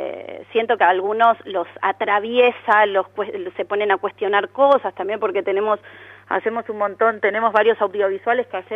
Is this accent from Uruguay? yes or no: no; Córdoba, Argentina; yo soy de Córdoba, de las que estamos en Córdoba un par hacemos radio